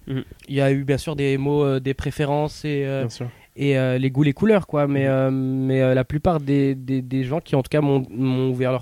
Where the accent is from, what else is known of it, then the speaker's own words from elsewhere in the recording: Italy; Moi, je suis italien, comme tu dis, donc les Italiens sont quand même vachement croyants.